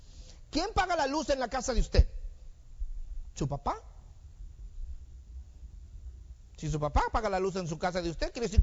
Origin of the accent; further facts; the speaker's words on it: Mexico; now in United States; cuando yo vengo de México a los Estados Unidos, hijo de pastor, toda mi vida he crecido en la iglesia, vengo a los Estados Unidos, empiezo a notar una situación bastante diferente en este país, a diferencia de en mi país, México.